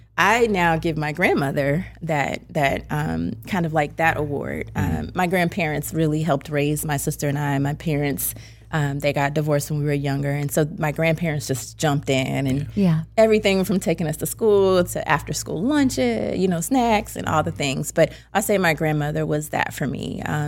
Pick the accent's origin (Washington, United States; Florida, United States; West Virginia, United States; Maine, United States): Florida, United States; Orlando; My grandfather was like, he worked at Lockheed Martin back in Orlando. I'm from Orlando.